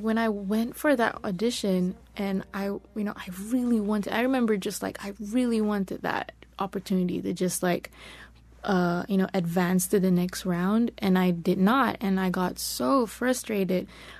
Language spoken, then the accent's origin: English; Malaysia; English is a second language; I'm a Malaysian Muslim